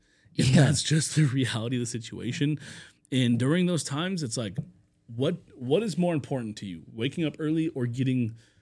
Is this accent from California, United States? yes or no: no; Washington, United States; I grew up in the Seattle area. We have family in Vancouver, so shout out to Vancouver.